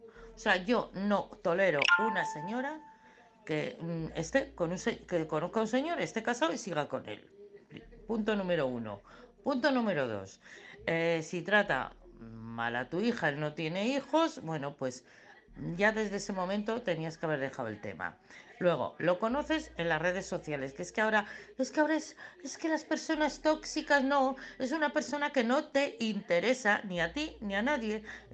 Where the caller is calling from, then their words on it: Madrid, Community of Madrid, Spain; de Madrid.